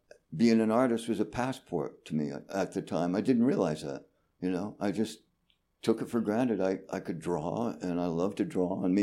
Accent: Pueblo, Colorado, United States; I was a ranch boy. I grew up in Pueblo, Colorado. It was a steel mill town. It was the Pittsburgh of the West, biggest steel mill town west of the Mississippi.

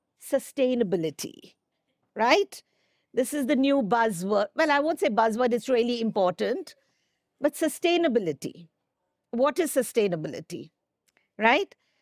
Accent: Gwalior, Madhya Pradesh, India; also born or lived in Calcutta; I was born in Calcutta and grew up in a place called Gwalior.

